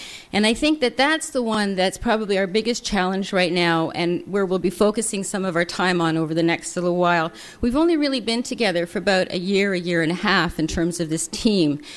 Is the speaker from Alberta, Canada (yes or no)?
no; Kingston, Ontario, Canada; yes, we are from Canada, only the cold north. And so we're from Kingston, Queen's University in Kingston, Ontario. And that's just the other side of Lake Ontario, north side of Lake Ontario, just across the lake from Syracuse.